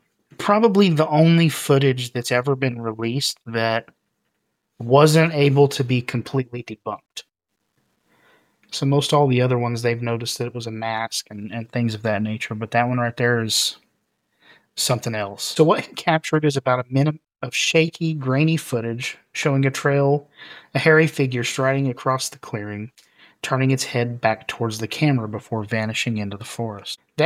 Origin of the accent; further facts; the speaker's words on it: Canada; Fast forward to now, Sasquatch. Now I'm from Canada.